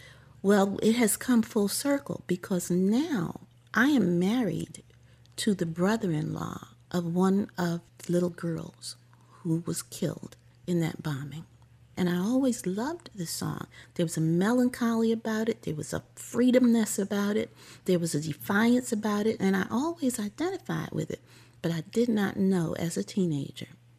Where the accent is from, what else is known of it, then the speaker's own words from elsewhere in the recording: Baltimore, Maryland, United States; Growing up in East Baltimore, we listened to that quasi-classical music in my home and, you know, in the neighborhood activities.